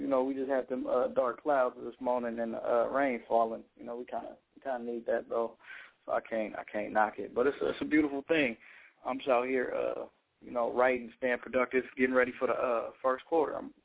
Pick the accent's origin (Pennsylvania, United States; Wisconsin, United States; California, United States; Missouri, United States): California, United States; Inglewood; Oh, yeah, I'm not from L.A. I'm from Inglewood, to be exact.